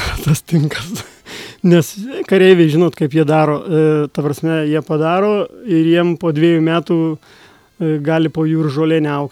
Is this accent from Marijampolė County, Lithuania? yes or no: yes; Marijampolė, Marijampolė County, Lithuania; Aš gimiau, iš tikrųjų, Kapsuke, dabartinėje Marijampolėje. Mhm. Kapsuko miestas tada buvo ir tam mieste aš pragyvenau 20 metų. 20 metų pragyvenau Kapsuke.